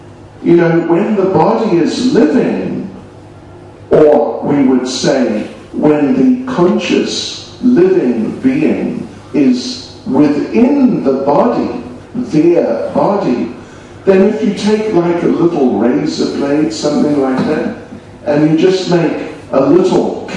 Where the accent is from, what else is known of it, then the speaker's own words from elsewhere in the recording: New Zealand; That was in New Zealand. I'm from New Zealand.